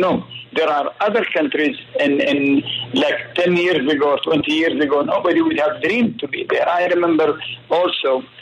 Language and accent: English; United Arab Emirates; Yes, I'm from the United Arab Emirates